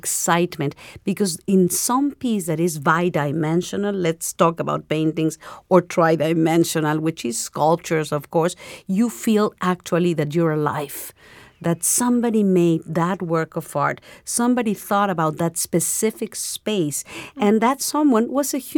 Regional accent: Mexico City, Mexico; English is a second language; also born or lived in Chicago, United States; I grew up in Mexico City, as you said. I was born in Chicago, actually, but moved very, very young at Mexico.

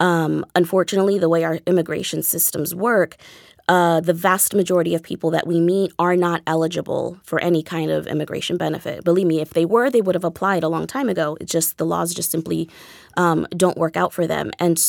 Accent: Washington, D.C. area, United States; I'm the daughter of immigrants. I grew up in the Washington, D.C. area, so immigrants' rights was always something that was at the forefront.

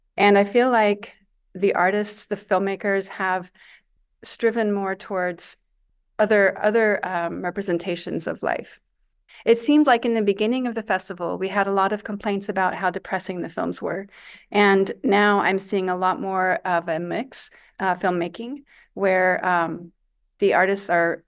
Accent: Palestine; also born or lived in Kuwait; born in Kuwait, but originally from Palestine.

